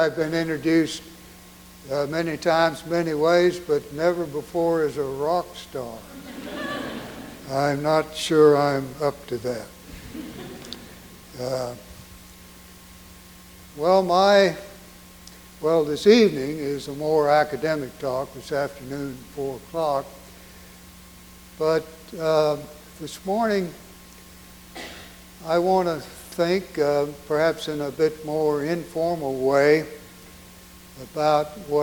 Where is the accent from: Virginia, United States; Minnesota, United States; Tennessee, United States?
Virginia, United States; Rockbridge Baths; I was born outside of Lexington, a place called Rockbridge Baths, a church called Bethesda. I grew up with mountains on two sides and the river, Maury River, in front of the house.